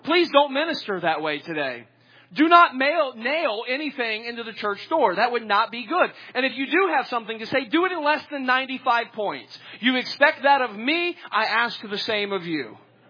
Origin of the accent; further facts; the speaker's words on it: the South, United States; I grew up in the South.